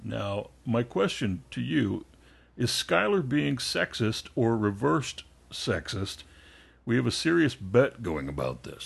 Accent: the South, United States; Yeah, because I'm from the South.

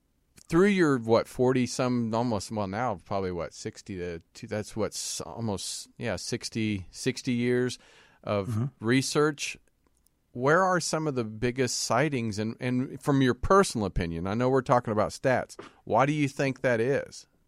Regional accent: Kansas, United States; I'm from Kansas, Elk County, Kansas.

